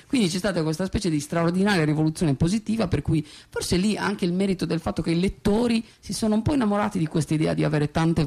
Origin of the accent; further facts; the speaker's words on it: Uta, Sardinia, Italy; io sono di Uta per questo lo dico